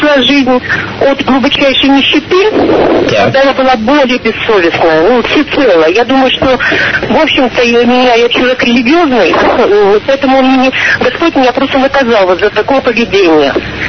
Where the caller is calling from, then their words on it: Izhevsk, Udmurtia, Russia; Я звоню из Ижевска, я директор фирмы.